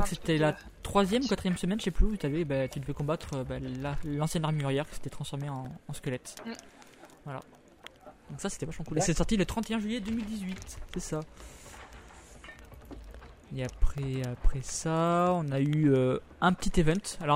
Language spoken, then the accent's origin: French; France; Je suis français, madame.